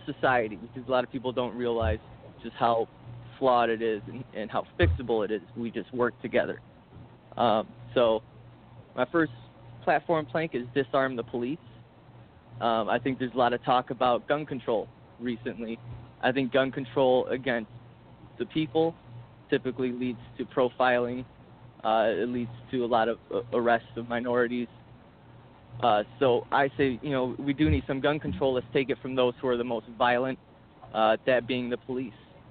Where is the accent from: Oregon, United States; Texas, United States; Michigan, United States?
Michigan, United States; You know, I grew up in Macomb County, which is home of the Reagan Democrats.